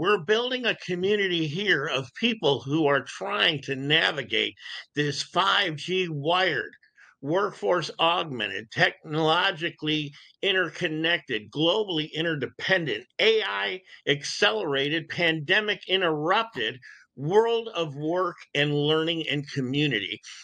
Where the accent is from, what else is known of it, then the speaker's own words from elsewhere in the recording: Detroit, Michigan, United States; our city, my hometown